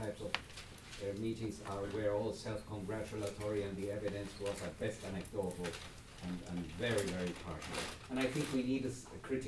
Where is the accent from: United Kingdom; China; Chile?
Chile; English is a second language; I'm from the other end of the world. I'm from Chile.